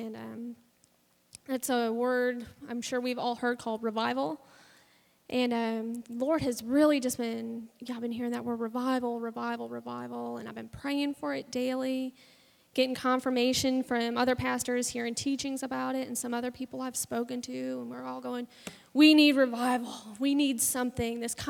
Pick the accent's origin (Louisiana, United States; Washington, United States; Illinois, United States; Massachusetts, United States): Illinois, United States; I grew up in Illinois, and I remember being younger, and off in the cornfields, you see these giant white tents and music going and tons of people.